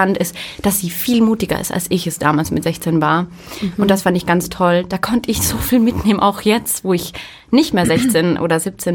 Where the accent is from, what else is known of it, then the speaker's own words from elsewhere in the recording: Vienna, Austria; nach Wien kommen, zu mir, in meiner Heimatstadt